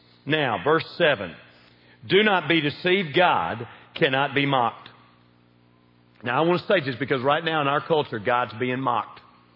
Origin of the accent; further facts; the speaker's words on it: the South, United States; Y'all can tell I'm from the South. Britches, pants, up north.